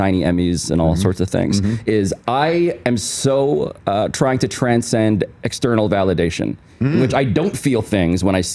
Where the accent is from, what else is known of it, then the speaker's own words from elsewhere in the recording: Manhattan, New York, United States; Born and raised in the city. In Manhattan. The city, that's how you know I was born in Manhattan.